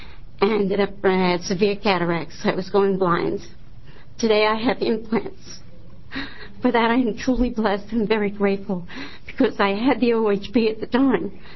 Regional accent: Scappoose, Oregon, United States; I'm from Scappoose, Oregon.

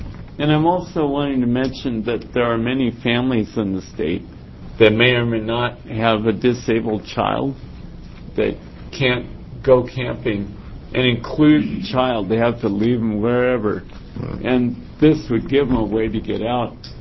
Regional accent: Portland, Oregon, United States; And I grew up here in Oregon. I'm from Portland.

